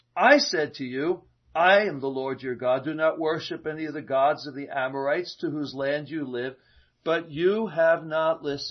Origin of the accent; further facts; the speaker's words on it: United States; I remember growing up in America.